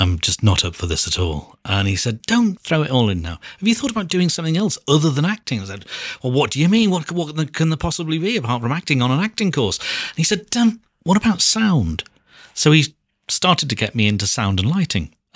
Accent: Liverpool, North West England, United Kingdom; Right, so I'm from Liverpool. I lived a very, very standard, bog-standard life.

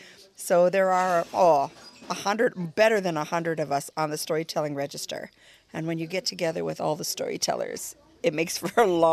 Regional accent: United States; now in Scotland; I grew up in America, so I learned my storytelling skills there.

